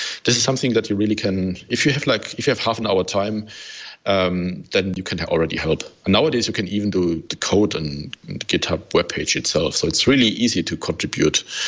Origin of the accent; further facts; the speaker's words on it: Stuttgart, Baden-Württemberg, Germany; English is a second language; I'm from Stuttgart, from south of Germany, and it's really cold here.